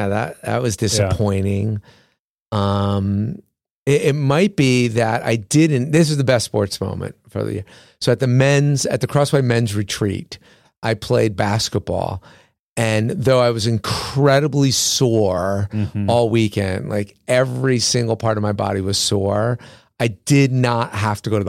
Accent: New Jersey, United States; I grew up in Jersey

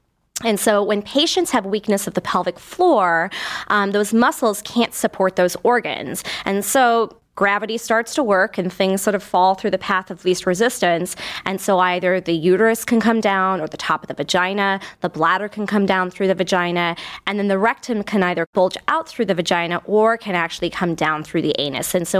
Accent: South Africa; now in United States; I'm a urogynecologist. I grew up in South Africa, actually, and I moved to Denver, Colorado.

